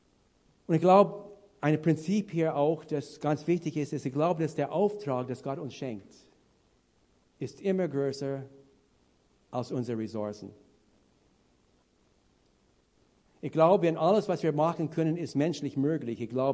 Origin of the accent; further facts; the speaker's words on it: Canada; German is a second language; ich bin, wie man schon heraushört, ich bin Kanadier